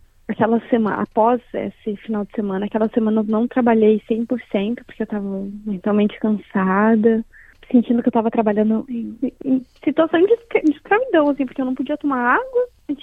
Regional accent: Brazil; Eu não sei se eu, como brasileira, sou assim.

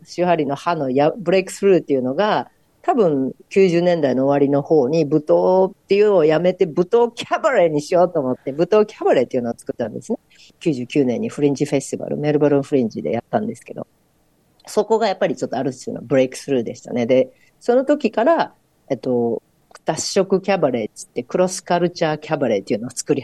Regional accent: Hyogo, Japan; 私の場合はちょっと兵庫県の関西の大阪人なんで

